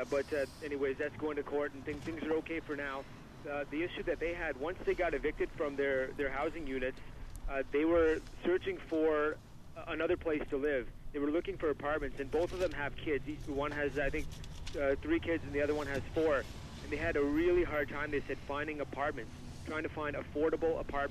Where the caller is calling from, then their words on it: Fredericton, New Brunswick, Canada; I'm calling from Fredericton.